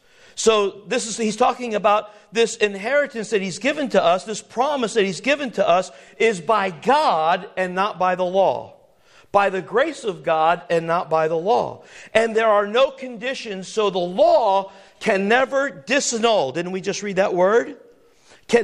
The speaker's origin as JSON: {"language": "English", "region": "Missouri", "country": "United States", "said": "And I told him, \"I'm from Missouri.\""}